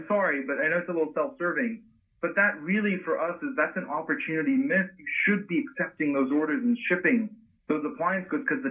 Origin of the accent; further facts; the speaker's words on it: Hong Kong; I'm an Indian who grew up in Hong Kong, right next door to China.